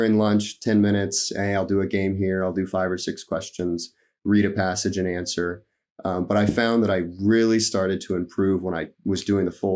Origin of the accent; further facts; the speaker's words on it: Nebraska, United States; And I'm from Nebraska. And so I applied to University of Nebraska-Lincoln and Creighton, which is in Omaha.